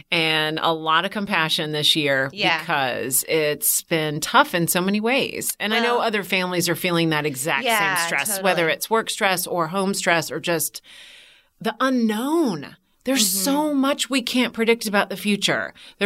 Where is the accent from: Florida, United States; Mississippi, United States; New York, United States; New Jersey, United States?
Florida, United States; St. Petersburg; now in Atlanta, United States; because I grew up in St. Petersburg. So it was either go south and go to Miami or come up to Atlanta.